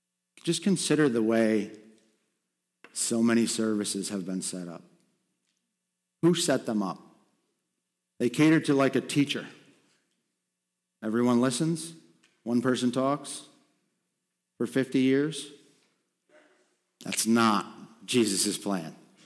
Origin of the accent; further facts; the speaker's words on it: Stephentown, New York, United States; I grew up in Steventown, New York. That's about 45, 50 minutes away from here.